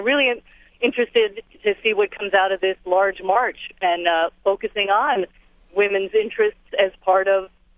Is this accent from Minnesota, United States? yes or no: no; San Francisco, California, United States; I grew up in San Francisco in the 60s, but with very, very conservative Catholic parents.